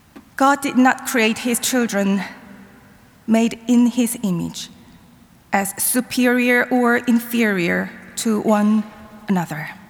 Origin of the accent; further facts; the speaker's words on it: South Korea; moved away as an adult; now in United States; I was born and raised in Korea and came to the United States in my 30s. All my education and work experience were in Korea, a country that takes pride in its ethnic homogeneity.